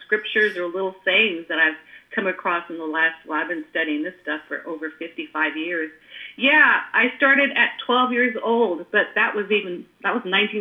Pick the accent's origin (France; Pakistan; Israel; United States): United States; California; And, you know, I'm a girl from Silicon Valley, raised there since I was 5 years old, and it was a place of ideas.